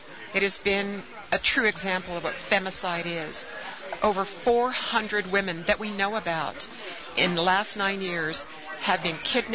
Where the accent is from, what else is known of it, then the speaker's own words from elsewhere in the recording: United States; as an American looking in on our border state there in Chihuahua.